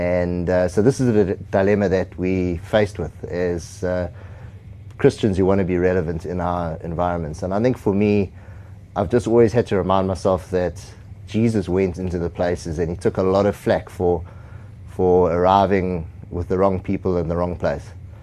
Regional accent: South Africa; I grew up in South Africa, and our church was very prophetic

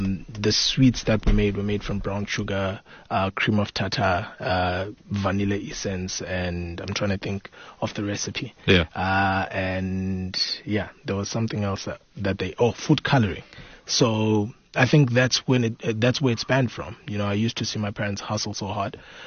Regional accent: Bulawayo, Zimbabwe; I was born and raised in Zimbabwe, Bulawayo. I think I've always come from an entrepreneurial family

